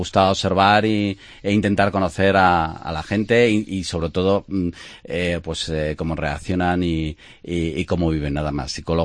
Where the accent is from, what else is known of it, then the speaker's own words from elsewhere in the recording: Valladolid, Castile and León, Spain; soy de Valladolid.